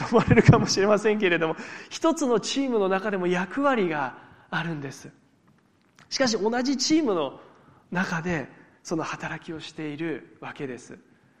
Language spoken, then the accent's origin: Japanese; Miyagi, Japan; まあ、私は地元が宮城なので